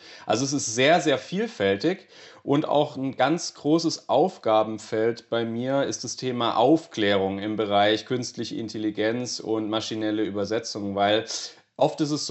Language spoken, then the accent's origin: German; Konstanz, Baden-Württemberg, Germany; Ich rede gerade auch tatsächlich hier aus meinem Homeoffice in Konstanz am schönen Bodensee. Da bin ich gebürtig auch her und tatsächlich auch letztes Jahr wieder hergezogen.